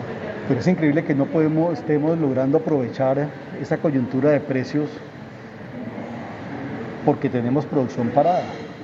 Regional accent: Colombia; terminamos siendo todos los colombianos los perjudicados.

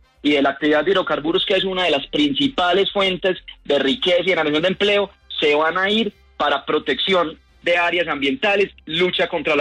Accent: Antioquia, Colombia; Pero pues soy totalmente antioqueño, visito frecuentemente Medellín y diferentes regiones de Antioquia, y muy orgulloso además de ser antioqueño, igualmente de ser colombiano.

